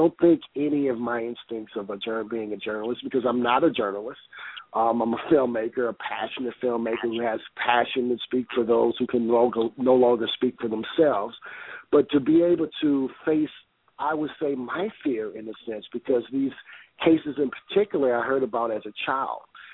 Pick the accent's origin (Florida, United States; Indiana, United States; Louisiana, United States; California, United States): Louisiana, United States; Baton Rouge; to go back into my hometown of Baton Rouge